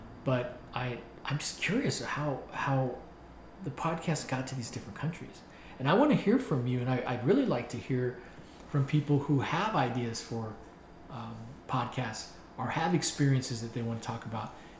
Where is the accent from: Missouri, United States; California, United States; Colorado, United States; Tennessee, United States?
Colorado, United States; Denver; You're from Northern Illinois. I'm from Denver.